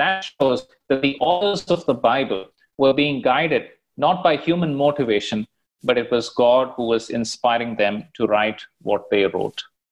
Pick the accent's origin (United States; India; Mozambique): India; Now, if I'm writing a book, I'm from India, and if I'm writing a book and I want Indians to adopt that book